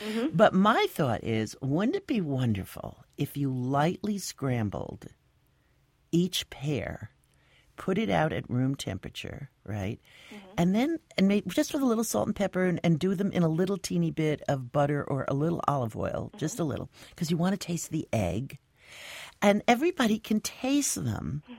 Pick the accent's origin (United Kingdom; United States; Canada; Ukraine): United States; New York; I have to say that my family is Hungarian, and I was brought up in New York when I was a kid growing up, all along Second Avenue.